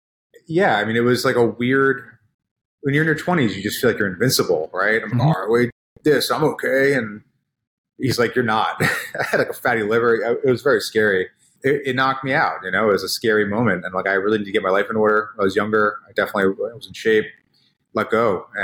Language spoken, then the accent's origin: English; New York, United States; As a kid growing up in New York, I was able to go to some awesome restaurants